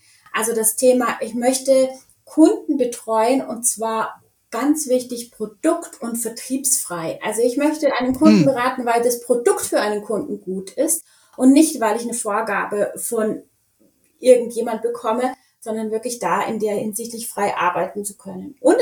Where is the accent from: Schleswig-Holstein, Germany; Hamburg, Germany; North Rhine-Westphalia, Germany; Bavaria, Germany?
Bavaria, Germany; Munich; ich bin auf dem Oktoberfest aufgewachsen.